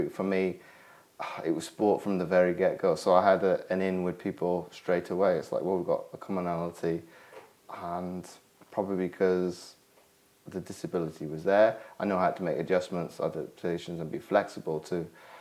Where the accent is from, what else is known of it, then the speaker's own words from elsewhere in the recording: Belgium; I was brought up in Belgium with parents both in the military.